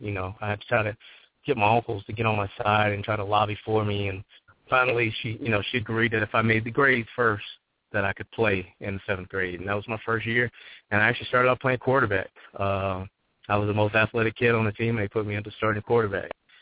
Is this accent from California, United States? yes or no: no; Pensacola, Florida, United States; also born or lived in New Orleans; I consider myself a Florida boy. I grew up in Pensacola, Florida. But I also consider myself a New Orleans boy because I was born in New Orleans